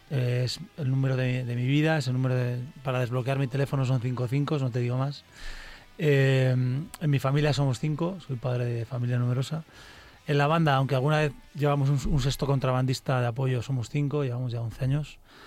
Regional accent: Cantabria, Spain; yo mira que soy norteño y me cuesta un poco expresar sentimientos más allá de las canciones.

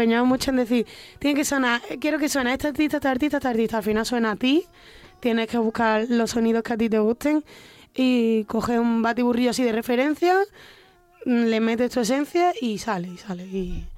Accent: Mijas, Andalusia, Spain; also born or lived in Almería / Granada; now in Madrid, Spain; he vivido en Almería, he vivido en Granada, he vivido aquí en Madrid. Dentro de Málaga he vivido en muchos sitios. Como en Mijas, en Fuengirola, en la Costa del Sol

